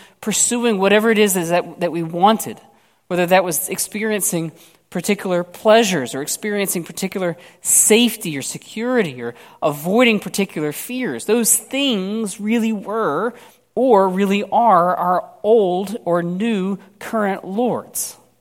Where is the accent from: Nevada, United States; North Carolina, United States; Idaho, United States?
North Carolina, United States; Growing up in North Carolina, we had two different types of barbecue that you could get typically